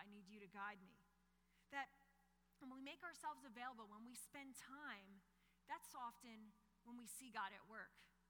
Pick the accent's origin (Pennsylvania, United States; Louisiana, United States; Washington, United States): Pennsylvania, United States; Philadelphia; this is the 80s, so I grew up in Philadelphia, city of brotherly love